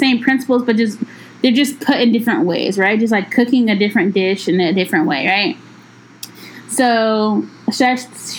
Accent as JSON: {"language": "English", "town": "Dallas", "region": "Texas", "country": "United States", "said": "So I went home because I'm from Dallas."}